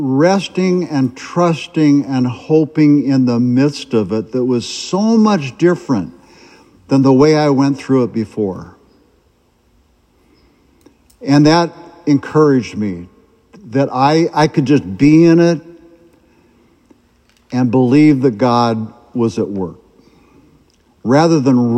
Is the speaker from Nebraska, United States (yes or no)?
yes; Nebraska, United States; I get updates daily from the Omaha World Herald. I'm from Nebraska, and so I get updates from the newspaper